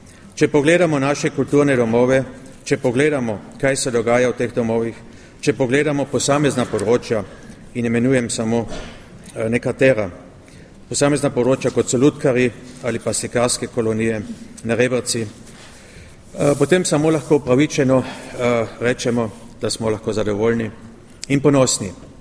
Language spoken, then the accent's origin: Slovenian; Carinthia, Austria; Koroški Slovenci smo vedno peli in smo znani po naših pesmih